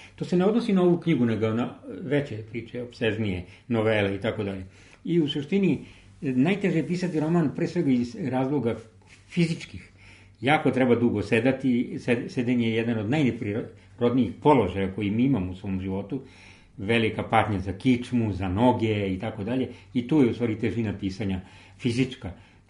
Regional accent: Pančevo, Vojvodina, Serbia; ona samo jednu promociju imala u mom rodnom gradu u Pančevu

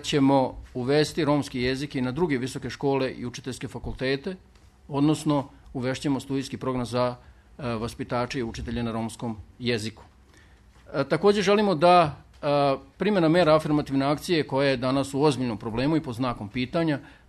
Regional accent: Vojvodina, Serbia; Pre svega, dolazim iz Vojvodine, koja je po svim merilima trenutno najrazvijeniji deo Republike Srbije

